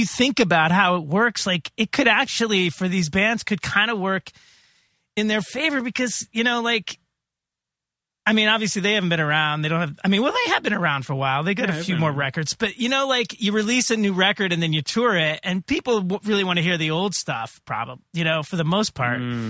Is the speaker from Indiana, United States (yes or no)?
yes; Indiana, United States; born there; Oh, so, you know, I was born in Indiana.